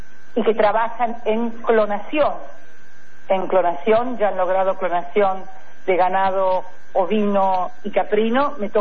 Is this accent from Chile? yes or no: no; Argentina; comparado con los escasos 40 millones que somos los argentinos